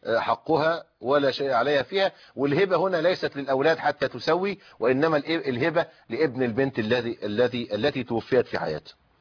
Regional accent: Egypt; لكن إحنا عندنا في مصر القانون حل هذه الإشكالية بفرضية الوصية الواجبة

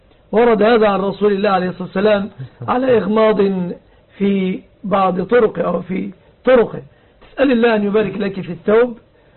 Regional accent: Egypt

